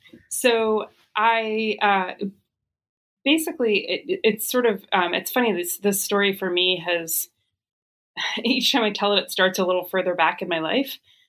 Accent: United States; I grew up outside of Washington, D.C. and grew up going to the Folklife Festival in the National Mall

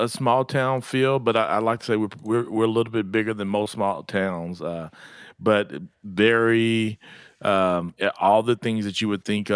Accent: Guthrie, Oklahoma, United States; born there; moved away as an adult; So I was born in Guthrie, then left in 1992 for college, and then recently moved, well, not recently now, 2007 moved back.

